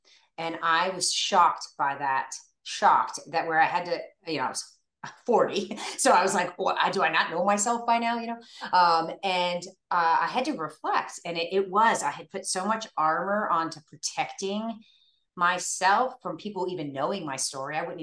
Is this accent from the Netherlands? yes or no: no; Virginia, United States; I grew up, I was adopted by an amazing family. I grew up in Northern Virginia, and I went on to be an athlete, a college athlete.